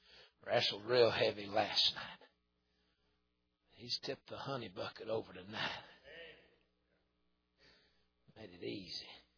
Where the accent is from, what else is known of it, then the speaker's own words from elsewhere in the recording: Georgia, United States; and we're from North Georgia. My whole family's from North Georgia. And none of us lived there except me, and I didn't just made it back a few years ago.